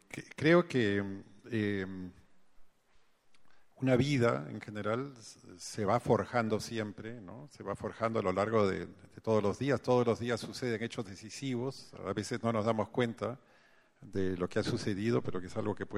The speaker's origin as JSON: {"language": "Spanish", "country": "Peru", "tie": "born or raised there", "also_born_or_lived": "Paris / Washington", "said": "decidieron que deberíamos volver a vivir al Perú y que nosotros fuéramos peruanos."}